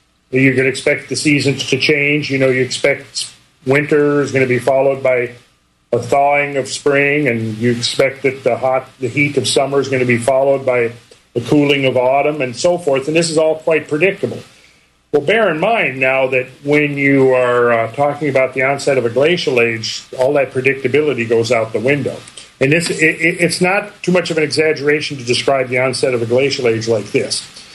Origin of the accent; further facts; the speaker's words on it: Minnesota, United States; Well, now, okay, so where I grew up in Minnesota, it was not unusual to have 4, 5, 6 feet of snow on the ground by March.